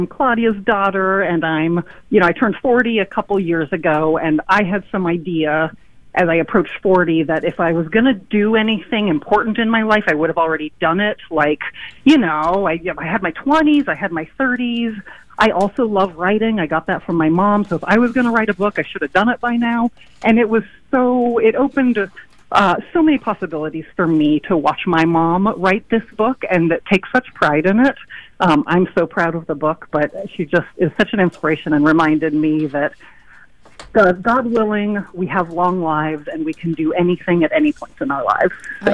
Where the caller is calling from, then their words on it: Seattle, Washington, United States; I'm calling from Seattle.